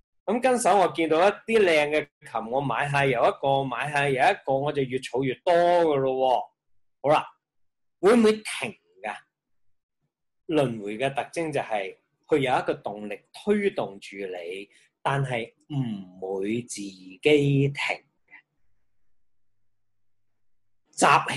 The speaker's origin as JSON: {"language": "Cantonese", "country": "Hong Kong", "said": "当然我们是香港人，本身对海洋呢照计应该有些 feel 的，很近海边的嘛。"}